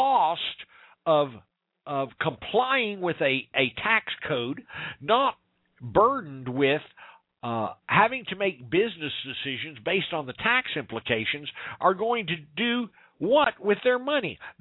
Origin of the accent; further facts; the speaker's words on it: Missouri, United States; I'm from Missouri. If you're listening from outside the state, Missouri Grassroots Coalition Radio should have given it away.